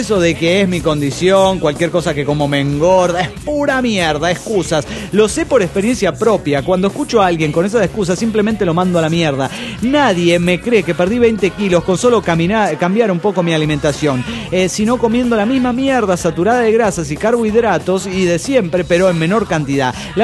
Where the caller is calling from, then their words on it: Atlanta, Georgia, United States; de Atlanta, Georgia.